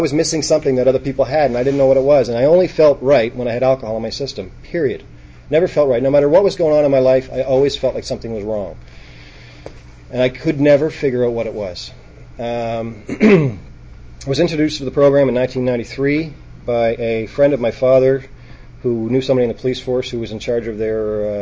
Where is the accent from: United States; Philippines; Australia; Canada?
Canada; Halifax, Nova Scotia; I was born and raised in Halifax.